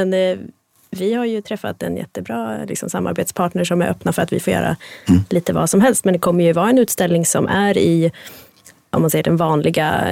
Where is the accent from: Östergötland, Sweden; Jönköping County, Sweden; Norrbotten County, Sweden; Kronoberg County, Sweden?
Östergötland, Sweden; Norrköping; Jag är uppvuxen i Norrköping och liksom har alltid fått höra att det är så mycket kultur där.